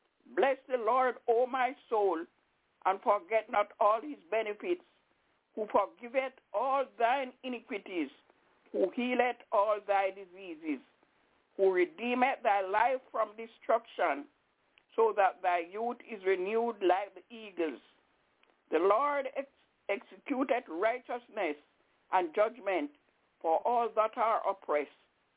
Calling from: Albany, New York, United States; I'm calling from Albany in New York.

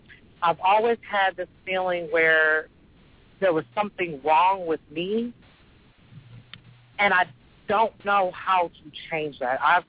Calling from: Detroit, Michigan, United States; I'm calling from Detroit, Michigan.

